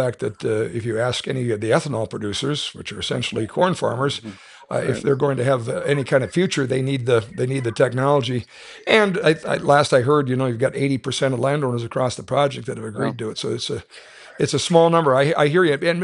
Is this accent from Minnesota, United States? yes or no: yes; Minnesota, United States; now in North Dakota, United States; have always been a neighbor growing up in Minnesota and spending the better part of the last couple of decades here in North Dakota.